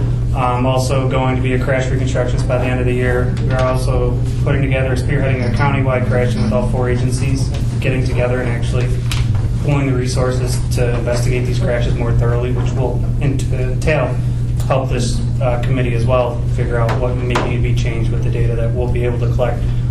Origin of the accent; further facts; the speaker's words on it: Illinois, United States; I'm originally from Illinois, but I graduated Carthage in 2016, so I haven't left. I didn't want to go back to Illinois, so I'm here now.